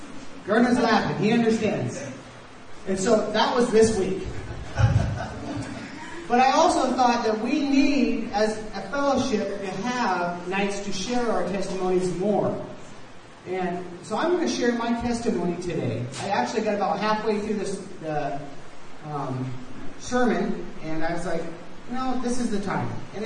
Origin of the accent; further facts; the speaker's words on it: United States; So as you know, I am from the States.